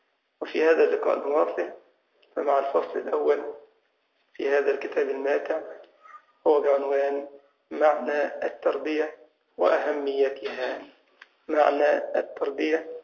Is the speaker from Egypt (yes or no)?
yes; Egypt; بنسميه عندنا في مصر سرسوب